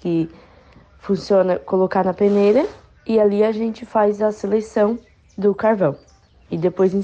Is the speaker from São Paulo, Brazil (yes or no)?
no; Balneário Gaivota, Santa Catarina, Brazil; tenho 24 anos, sou de Balneário Gaivota